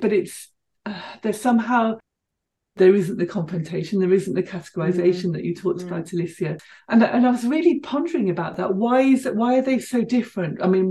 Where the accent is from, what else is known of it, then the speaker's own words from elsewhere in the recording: England, United Kingdom; And I'm just going to say mm-hmm. this as an English person, you know, because I think yeah. English punk is very different